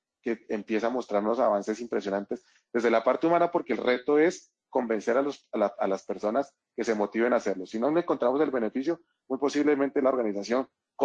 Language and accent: Spanish; Colombia; Como colombiano me gustaría que tuviera un recurso en mi impuesto